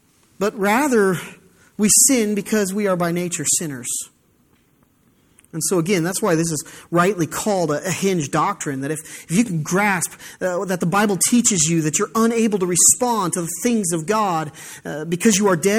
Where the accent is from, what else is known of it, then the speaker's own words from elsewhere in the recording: United States; especially growing up in America where freedom of choice is everything to us